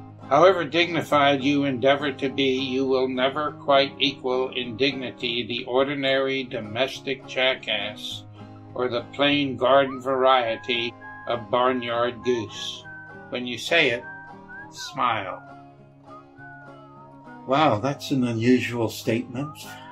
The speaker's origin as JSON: {"language": "English", "country": "Germany", "tie": "born or raised there", "said": "Right, I'm more of a beer person growing up in Germany."}